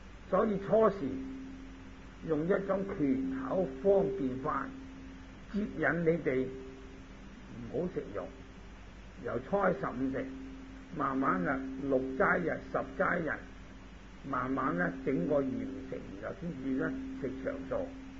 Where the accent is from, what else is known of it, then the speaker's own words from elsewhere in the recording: China; 咁我哋中国人咧有啲善心，好就系我唔食牛肉噶，